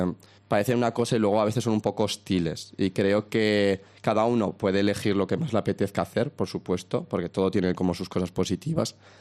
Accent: Teruel, Aragon, Spain; yo soy de aquí de Teruel

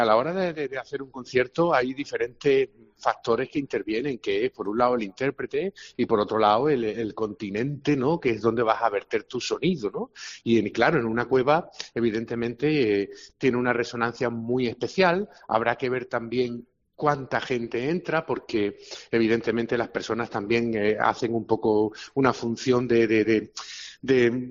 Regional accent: Málaga, Andalusia, Spain; como malagueño, he estado en varias ocasiones

